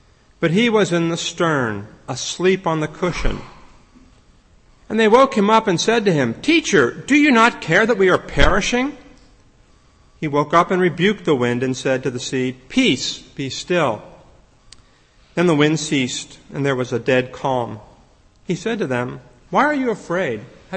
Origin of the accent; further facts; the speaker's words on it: Pittsburgh, Pennsylvania, United States; And like Rosanna said, I am from Pittsburgh, and I was raised in a church there.